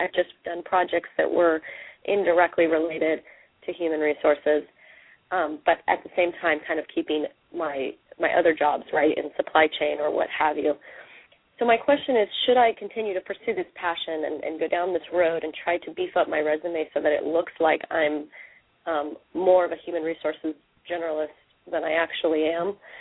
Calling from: Santa Cruz, California, United States; I'm calling from Santa Cruz, California.

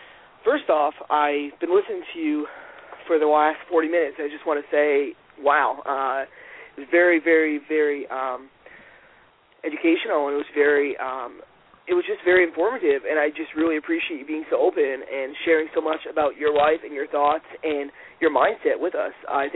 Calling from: Maine, United States; I am calling you from Maine. I'm in the state of Maine.

